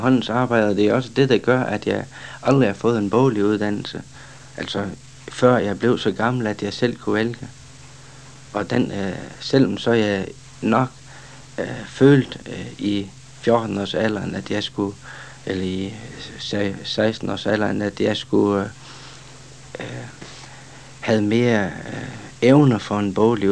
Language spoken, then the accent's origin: Danish; North Denmark Region, Denmark; Ja, jeg er 36 år og er født og opvokset her i Thy.